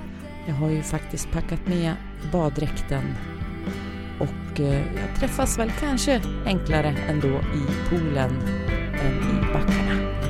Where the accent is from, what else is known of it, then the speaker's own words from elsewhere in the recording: Tulleråsen, Sweden; i uppförsbacken till Tulleråsen där jag är uppvuxen.